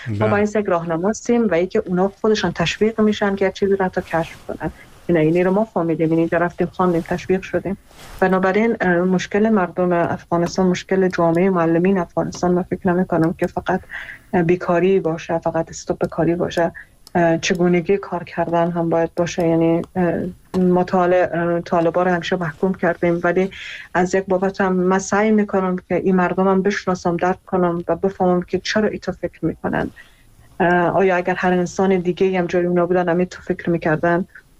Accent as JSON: {"language": "Persian", "country": "Iran", "tie": "born or raised there", "said": "خودم در ایران بزرگ شدم و اونجا درس خوندم"}